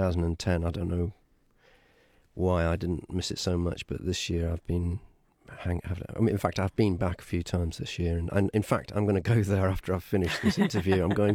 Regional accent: Liverpool, North West England, United Kingdom; I grew up with, I mean, God, I grew up in Liverpool.

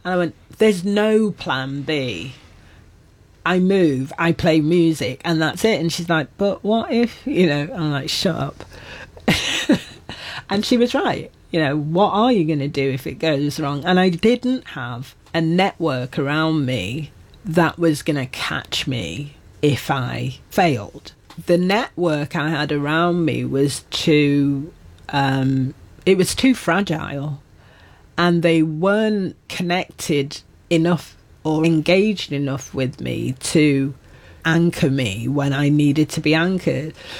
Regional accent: Manchester, North West England, United Kingdom; I'm from Manchester, you know, that's everything to do with, you know, the reasons why they loved me when I got there was I wasn't playing French.

